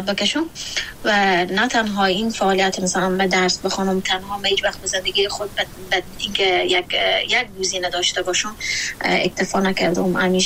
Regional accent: Afghanistan

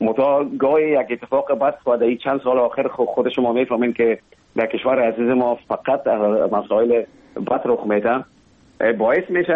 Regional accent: Kabul, Afghanistan; born there; اصلا زادگاه من کابل است، ولی همطور که گفتم زیاد ما در ولایت هم بودیم

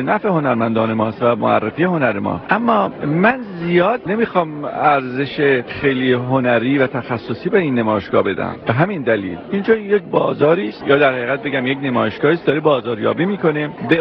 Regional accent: Iran

